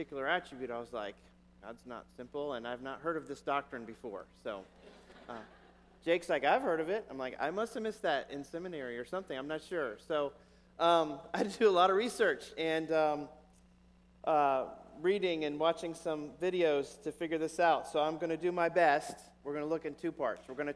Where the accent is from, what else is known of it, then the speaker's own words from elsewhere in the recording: Midlothian, Virginia, United States; If you grew up within maybe a couple miles of Washington, D.C., which I did, I grew up here in Midlothian